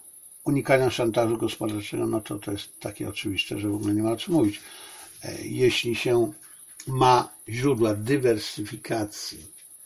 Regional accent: Silesian Voivodeship, Poland; jak to mawiano u mnie na Śląsku w młodości, kiedy byłem dzieckiem

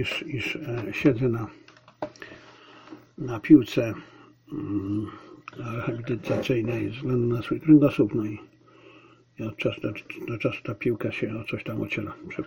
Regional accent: Zabrze, Silesian Voivodeship, Poland; born there; Ja się urodziłem w Zabrzu, coś na ten temat wiem.

